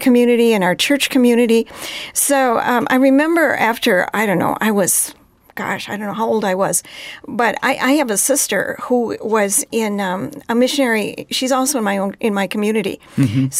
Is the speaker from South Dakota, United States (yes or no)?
no; Redwood Falls, Minnesota, United States; I was born and raised in Redwood Falls, Minnesota. I'm the middle child of three. I have to say Redwood Falls was a great place to grow up.